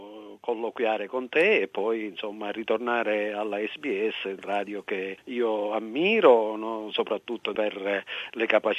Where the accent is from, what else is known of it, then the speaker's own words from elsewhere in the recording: Salaparuta, Sicily, Italy; Io vengo da Salaparuta, un paese della Valle del Belice, un piccolo paesetto con ai miei tempi 1900 residenti, anche se diciamo così un paese di forte migrazione anche quello